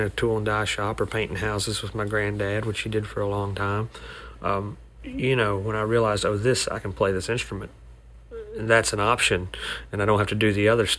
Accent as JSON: {"language": "English", "region": "Alabama", "country": "United States", "tie": "born or raised there", "said": "in the town where we grew up in North Alabama"}